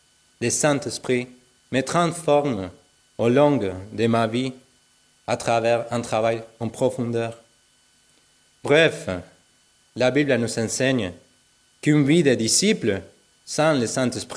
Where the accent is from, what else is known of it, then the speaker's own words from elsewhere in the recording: Argentina; Je ne viens pas de Venezuela, je viens de l'Argentine